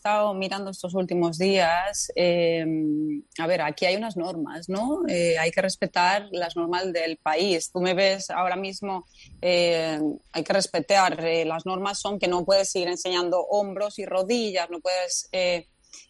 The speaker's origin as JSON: {"language": "Spanish", "country": "Spain", "lives_now": "Qatar", "said": "yo creo que fui la primera española que vine aquí."}